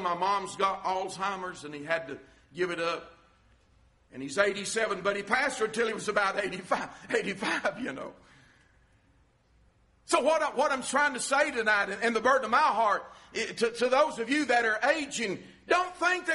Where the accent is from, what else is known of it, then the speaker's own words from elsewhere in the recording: Georgia, United States; also born or lived in North Carolina; as I was growing up, we moved from North Carolina to around Murphy area down to Georgia. And I grew up until I was a big teenager.